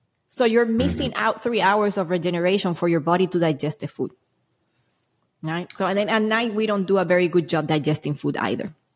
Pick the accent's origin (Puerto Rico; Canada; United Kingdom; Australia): Puerto Rico; I got a lot of mold because I am from Puerto Rico and I live in moldy environments.